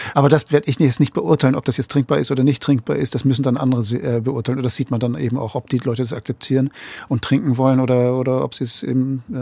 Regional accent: Lüneburg, Lower Saxony, Germany; also born or lived in Hamburg; now in Vienna, Austria; ich habe damals in Hamburg gelebt, also zuerst Lüneburg. Ich komme aus Lüneburg, dann bin ich nach Hamburg gezogen, dann Westerland Sylt, Bremschen packen und dann bin ich nach Wien gezogen

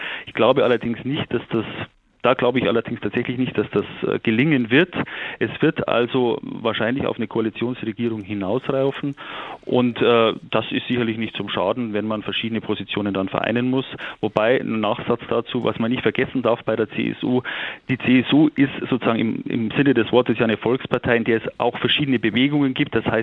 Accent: Bavaria, Germany; natürlich muss ich das als Bayer sagen

